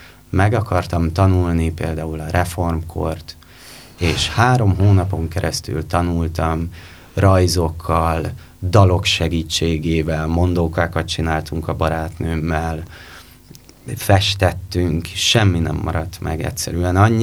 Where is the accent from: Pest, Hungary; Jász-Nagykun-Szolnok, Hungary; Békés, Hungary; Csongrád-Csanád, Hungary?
Pest, Hungary; Szigetmonostor; also born or lived in Békásmegyer; Én szigetmonostori vagyok igazából, uh-huh. Horányi egyébként, uh-huh. Dunakanyarban, ott